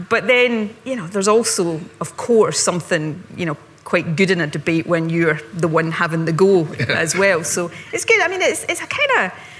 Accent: Scotland, United Kingdom; the joke in Glasgow, or where I grew up in Ayrshire

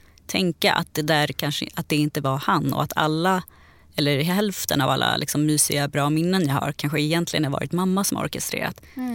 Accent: Sandviken, Gävleborg County, Sweden; born there; also born or lived in Stockholm; för jag är född i Sandviken utanför Gävle. Men sen när vi flyttade till Stockholm så började min pappa köra nattaxi.

